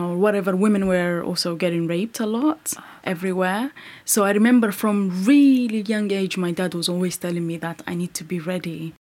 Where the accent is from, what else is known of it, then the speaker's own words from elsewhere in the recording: Mogadishu, Banaadir, Somalia; Growing up in Mogadishu was a mixed feeling.